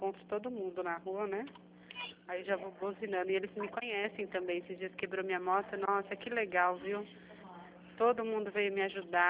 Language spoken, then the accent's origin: Portuguese; São Paulo, Brazil; A gente que é do interior de São Paulo